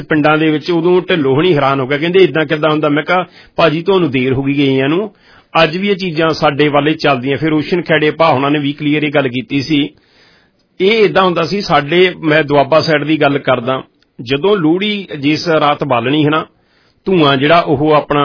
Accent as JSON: {"language": "Punjabi", "region": "Punjab", "country": "India", "lives_now": "Canada", "said": "ਜਦੋਂ ਪੰਜਾਬ ਤੋਂ ਆਇਆ ਸੀਗਾ ਤੇ 3390 ਬਿਲਡਿੰਗ ਵੈਸਟਰਨ ਫਿੰਚ ਤੇ ਰਹਿੰਦੇ ਹੁੰਦੇ ਸੀ ਉਸ ਏਰੀਏ ਚ"}